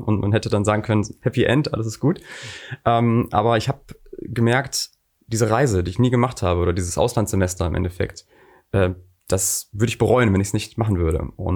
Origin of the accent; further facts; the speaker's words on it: Mülheim an der Ruhr, North Rhine-Westphalia, Germany; Als ich die Reise gemacht hatte, war ich 30. Also ist schon 3 Jahre her. Ich bin hier geboren im Ruhrgebiet, komme aus Mülheim an der Ruhr